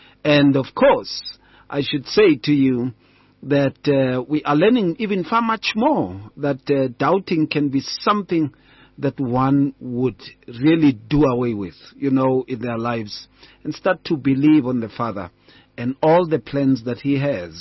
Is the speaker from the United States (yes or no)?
no; Atteridgeville, Gauteng, South Africa; When we were growing up in Attridgeville